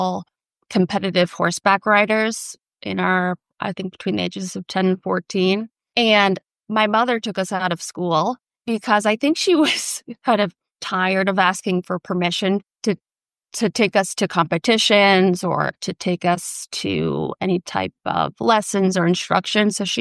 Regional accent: Rhode Island, United States; I'm from Rhode Island, born and raised, and I grew up on a horse farm.

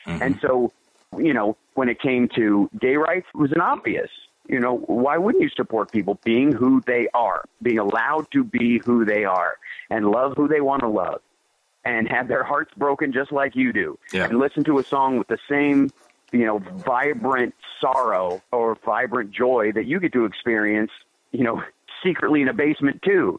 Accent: Kentucky, United States; I grew up in Kentucky where the whole Knights in Satan Service or, you know, Kids in Satan Service nonsense was being pushed about them.

